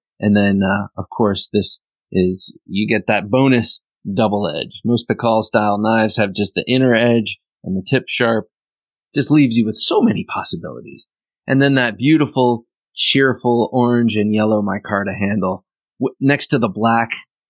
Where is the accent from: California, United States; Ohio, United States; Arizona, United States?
Ohio, United States; And as I mentioned before, I come from Ohio, the Buckeye State.